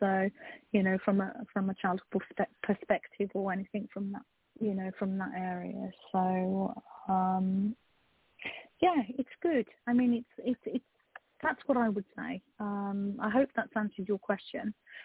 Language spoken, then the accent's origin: English; England, United Kingdom; I'm born and bred in England, but I was a first generation immigrant that came into this country